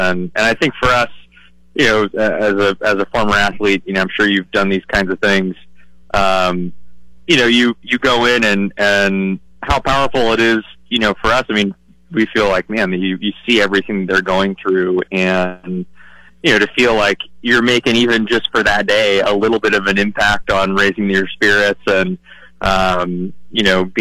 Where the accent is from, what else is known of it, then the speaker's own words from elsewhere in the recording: West Coast, United States; growing up on the West Coast, you know, during that era